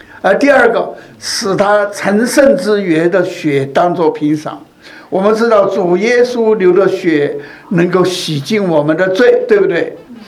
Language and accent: Chinese; China; now in Canada; 我们现在这批中国人。中国人，我们实际上不是加拿大人，对不对？我们是什么？我们是从中国来了